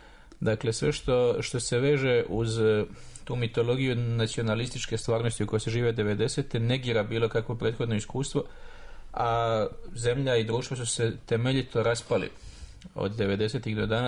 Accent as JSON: {"language": "Croatian", "town": "Mostar", "region": "Federation of Bosnia and Herzegovina", "country": "Bosnia & Herzegovina", "tie": "born or raised there", "said": "imao sam 9 godina kad se država raspadala, ali kako sam rođen odrastao u Mostaru, imao sam 12 godina"}